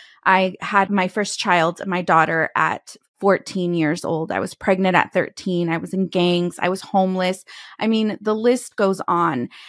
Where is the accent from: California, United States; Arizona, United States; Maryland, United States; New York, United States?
California, United States; I was on a flight back to my home state from Texas, headed to California to go quote unquote visit.